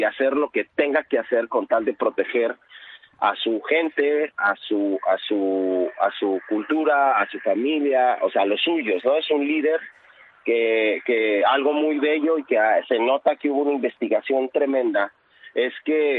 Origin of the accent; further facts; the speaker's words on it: Ecatepec, State of Mexico, Mexico; porque yo soy de Catepec